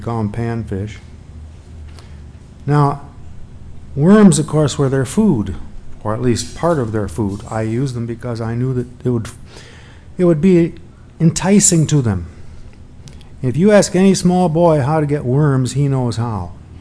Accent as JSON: {"language": "English", "town": "Madison", "region": "Wisconsin", "country": "United States", "tie": "born or raised there", "said": "I grew up on the North Shore, not really about a half a block away from the North Shore, of Lake Monona in Madison, which is considered to be the smaller of the two lakes that encompass the city."}